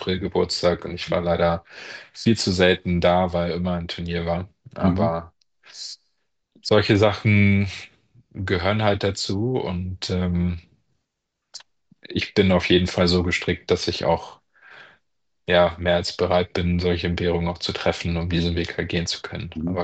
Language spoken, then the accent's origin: German; Hamburg, Germany; gerade als Hamburger weiß man, dass es auch nicht so schöne Golftage gibt, zumindest wettertechnisch.